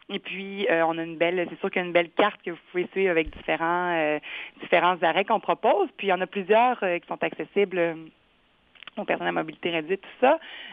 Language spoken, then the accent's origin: French; Quebec, Canada; je suis native de la Beauce, comme toi.